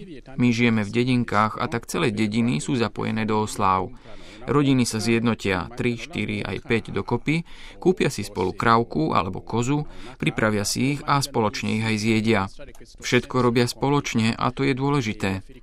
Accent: Uganda; Slovak is a second language; Čo sa týka Vianoc u nás v Ugande, sme kresťanskou krajinou, kresťania tvoria väčšinu a teda máme kresťanskú tradíciu.

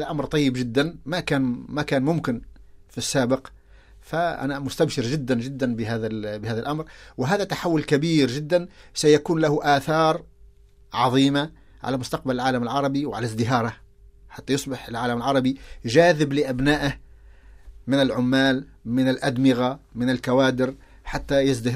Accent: Tunisia; أنا رجعت إلى تونس وشفت فيها، أنا من تونس

